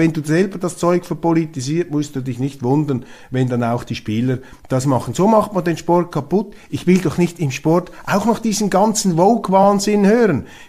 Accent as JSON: {"language": "German", "country": "Switzerland", "said": "Wissen Sie, als Schweizer hat man ein bisschen Probleme"}